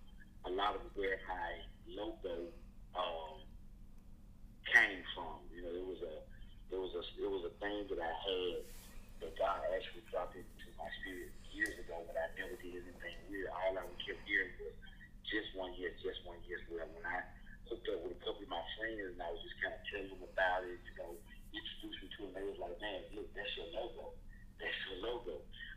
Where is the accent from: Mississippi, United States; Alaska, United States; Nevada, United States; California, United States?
Mississippi, United States; Oakland; I'm from Oakland, Mississippi. Just a small community north of Memphis, well, south of Memphis.